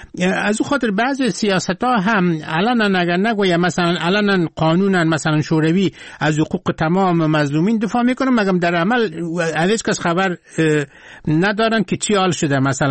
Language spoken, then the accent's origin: Persian; Afghanistan; در قزاقستان مردم که فهمیدن که ما از افغانستان هستم